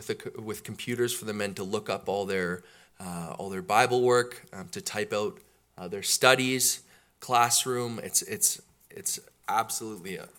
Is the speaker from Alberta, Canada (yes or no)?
yes; Calgary, Alberta, Canada; I grew up in Calgary. I'm 28 years old. And I had an awesome upbringing in a Christian home with two loving parents and two brothers as well.